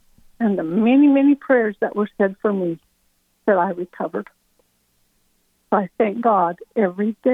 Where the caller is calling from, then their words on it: McKinney, Texas, United States; I am calling from McKinney, Texas.